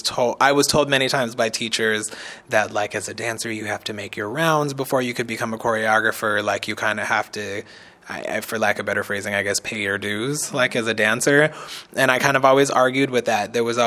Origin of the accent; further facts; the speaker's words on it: California, United States; I grew up here in the Bay Area in California, basically kind of spent my whole entire life here.